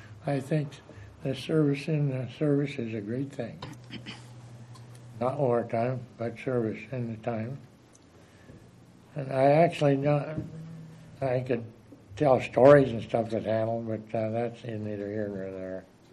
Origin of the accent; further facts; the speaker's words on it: Douglas, Nebraska, United States; I guess I grew up here in Douglas, Nebraska, and living off of jackrabbits them days in the 30s.